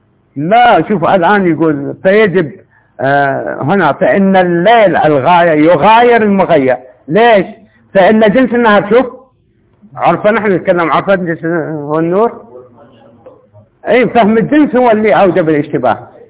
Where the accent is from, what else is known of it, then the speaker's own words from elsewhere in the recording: Iraq; أنت باكستاني وأنا عراقي